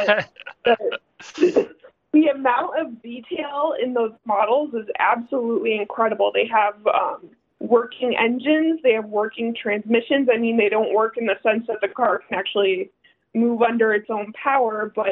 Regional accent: Massachusetts, United States; I grew up in Massachusetts, and Lego's United States headquarters is in Connecticut, just about 15, 20 minutes from where I grew up.

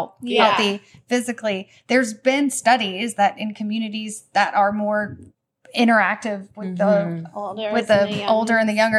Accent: Tybee Island, Georgia, United States; I grew up near Tybee, but I grew up coming to Tybee regularly.

